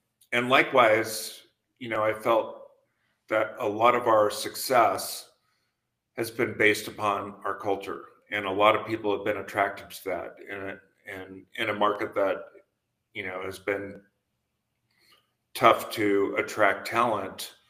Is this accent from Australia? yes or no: no; Montana, United States; also born or lived in San Francisco; I moved here from San Francisco. I grew up in Montana on a ranch, you know, so I felt like a unicorn out in San Francisco.